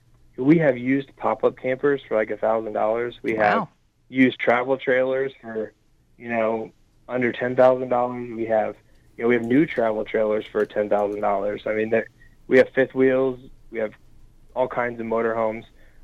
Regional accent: Indianapolis, Indiana, United States; Oh yeah, I mean, growing up in Indianapolis, that's, you know, everybody is, I think. You know, it's what you do here.

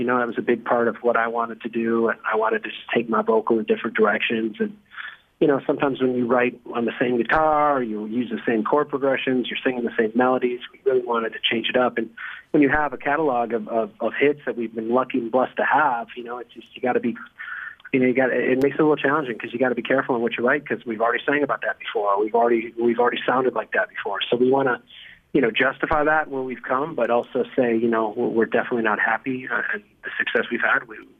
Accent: India; now in United States; I'm from India originally, so I just think just Midwest weather, man.

